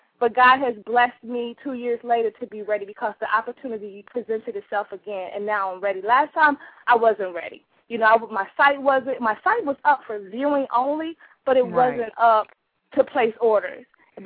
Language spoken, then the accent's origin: English; Midwest, United States; I'm originally from the Midwest, so I went to an all-girls school in Columbia, Missouri